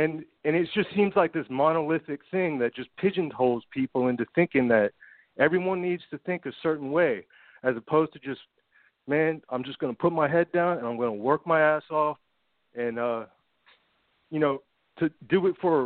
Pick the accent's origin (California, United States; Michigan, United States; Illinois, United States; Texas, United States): Texas, United States; Houston; I think I'm from Texas. And, well, I'm from Houston. The violence is pretty bad here.